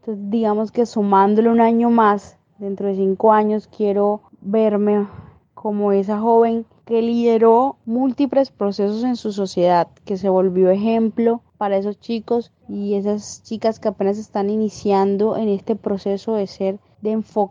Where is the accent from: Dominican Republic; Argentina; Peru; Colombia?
Colombia; la reconciliación es eso que nos falta como colombianos para construir una sociedad en paz